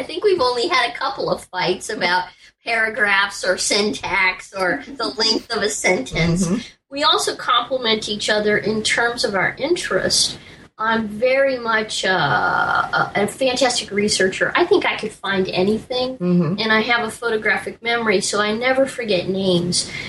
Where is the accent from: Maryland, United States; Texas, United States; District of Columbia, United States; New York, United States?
District of Columbia, United States; Washington; I was raised in around Washington, D.C., and ended up going to graduate school in history.